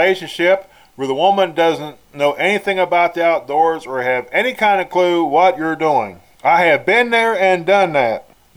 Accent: West Virginia, United States; I was bow hunting in my home state of West Virginia. When I hunted deer in my home state of West Virginia, I stayed on the ground.

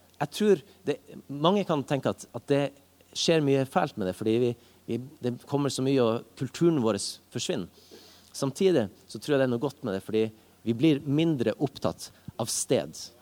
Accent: Tromsø, Troms, Norway; Jeg er fra Tromsø. Og jeg har alltid bodd i Tromsø. Det får jeg litt pes for av og til, at jeg aldri har flyttet på meg.

